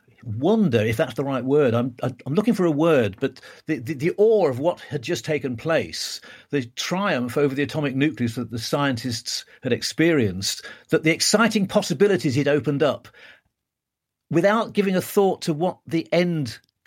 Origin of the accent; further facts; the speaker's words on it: United Kingdom; One thing as a Brit on this program